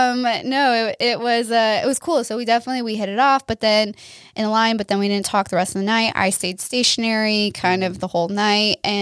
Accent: Miami, Florida, United States; I liked it because I'm from Miami.

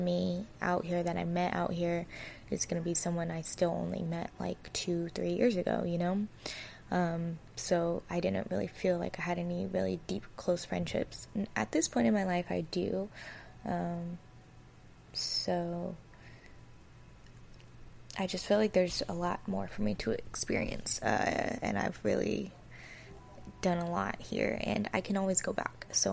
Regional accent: California, United States; now in Los Angeles, United States; So I was raised in the Bay. I was born in Southern California, moved to the Bay at a pretty young age, was raised in the Bay until I was like 19, and then that's when I moved

